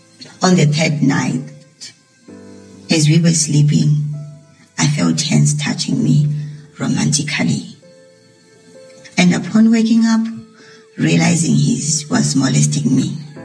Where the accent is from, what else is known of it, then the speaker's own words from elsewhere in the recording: Zimbabwe; Growing up in Zimbabwe as a trans person, life hasn't been easy.